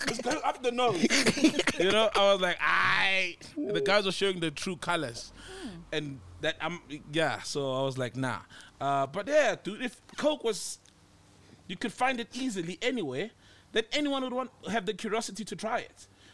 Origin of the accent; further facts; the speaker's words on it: Johannesburg, Gauteng, South Africa; from Joburg.